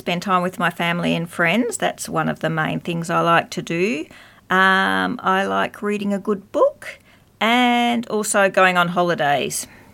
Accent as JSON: {"language": "English", "town": "Boyup Brook", "region": "Western Australia", "country": "Australia", "tie": "born or raised there", "said": "I grew up in Boyup Brook, which is a small town not too far from here on the other side of Collie, a little bit smaller than Harvey. I'm first generation Australian. My dad was Lithuanian and my mum is Croatian descent."}